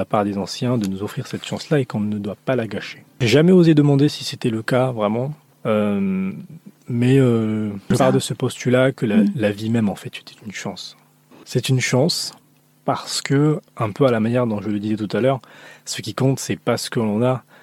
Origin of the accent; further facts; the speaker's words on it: Madagascar; Je suis quelqu'un de très lent. Je viens de Madagascar.